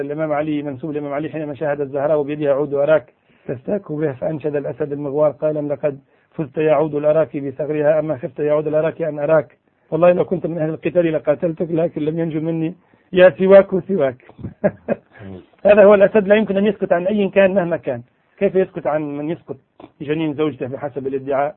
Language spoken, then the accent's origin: Arabic; Fallujah, Al Anbar, Iraq; أحاول منذ 3 أيام أن أتصل بك ولم أستطع بسبب الحصار المفروض على مدينتي من أجل أن أرد على أم حسين التي تدعي زورا وبهتانا أنها من الفلوجة.